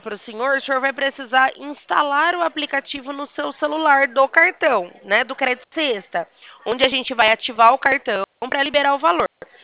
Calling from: Limeira, São Paulo, Brazil; Eu falo com o senhor aqui da cidade de Limeira. Sou interior de São Paulo.

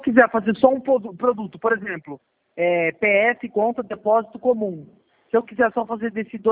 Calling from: Bebedouro, São Paulo, Brazil; Bebedouro.

